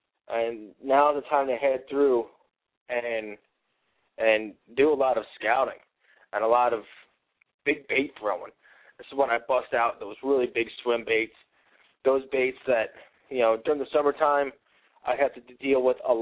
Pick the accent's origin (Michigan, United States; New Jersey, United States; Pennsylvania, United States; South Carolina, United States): Pennsylvania, United States; Growing up in Pennsylvania, rainbow trout, you don't use as bait.